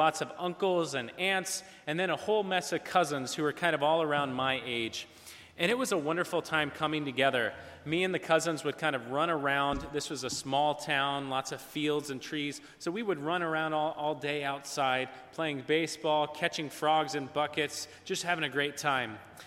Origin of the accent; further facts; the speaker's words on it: Ohio, United States; also born or lived in California; Some of you may know that I say I come from California, which is mostly true, but when I was a little boy, I actually lived in Ohio, and Ohio isn't too far from Kentucky